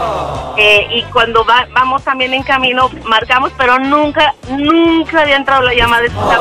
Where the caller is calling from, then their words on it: San Luis Potosí, Mexico; Si no, por favor, somos de San Luis Potosí